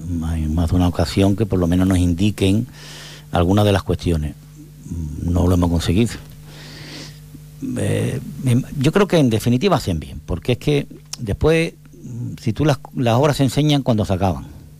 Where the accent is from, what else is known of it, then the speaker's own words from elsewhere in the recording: Cádiz, Andalusia, Spain; yo soy de Cádiz, igual que tú, igual que el compañero, igual que todos